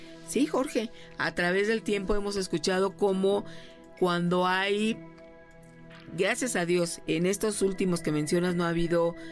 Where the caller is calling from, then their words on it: Toronto, Ontario, Canada; de Toronto, Canadá. Les mando un fuerte abrazo.